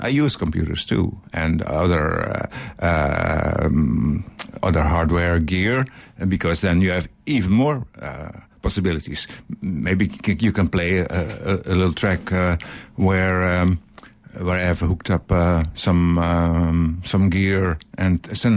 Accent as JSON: {"language": "English", "country": "Netherlands", "said": "I'm from Holland."}